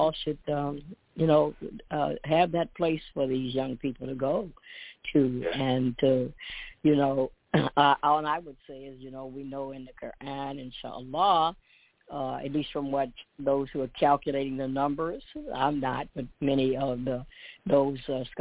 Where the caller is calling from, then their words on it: Atlanta, Georgia, United States; I am calling in from Atlanta.